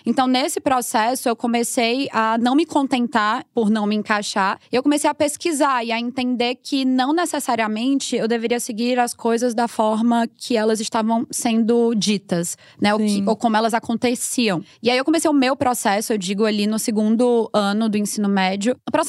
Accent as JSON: {"language": "Portuguese", "town": "Fortaleza", "region": "Ceará", "country": "Brazil", "said": "Porque eu sou de Fortaleza, Sim. Ceará, nordestina. Tenho muito orgulho disso."}